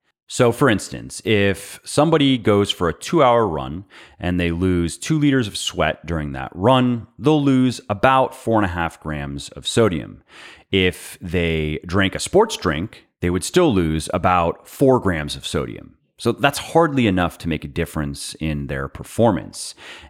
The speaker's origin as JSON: {"language": "English", "region": "Florida", "country": "United States", "tie": "born or raised there", "said": "I grew up in Florida."}